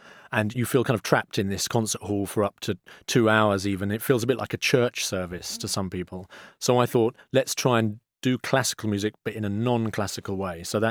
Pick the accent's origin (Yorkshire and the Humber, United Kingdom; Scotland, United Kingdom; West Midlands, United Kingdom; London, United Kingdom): London, United Kingdom; being a Londoner, my folk music, the traditional music for me, in a way, is actually electronic music and stuff with a groove, dance music, and then combined with having this Russian classical heritage.